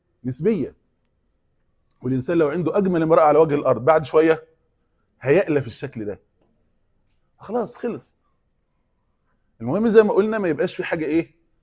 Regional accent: Egypt; كواحد مصري

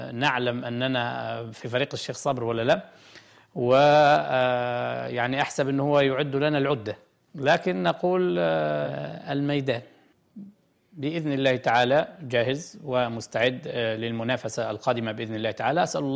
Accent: Al Lith, Makkah Province, Saudi Arabia; born there; من مواليد الليث مكة المكرمة، مصري الجنسية، من خريج جامعة الأزهر الشريف.

